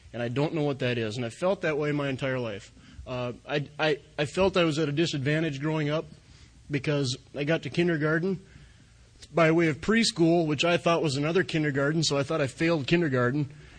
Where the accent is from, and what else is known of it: Glenburn, North Dakota, United States; born or raised there